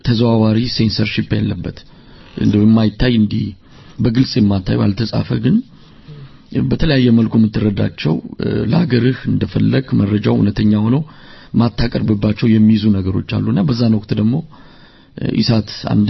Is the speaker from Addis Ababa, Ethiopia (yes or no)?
no; Hawassa, Sidama, Ethiopia; እንግዲህ ቶልጅም ያደኩት አዋሳ ከተማ ነው።